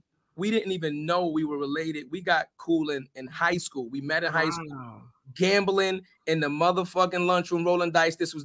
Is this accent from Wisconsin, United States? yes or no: no; Bronx, New York, United States; so let's talk about like life growing up in the South Bronx, because we talk about this a lot on the show.